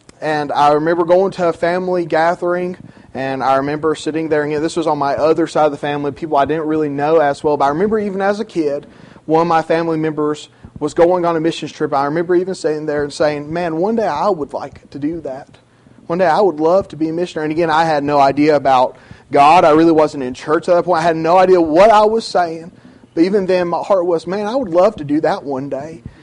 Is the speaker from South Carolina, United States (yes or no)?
yes; South Carolina, United States; I grew up in South Carolina. She grew up in Georgia.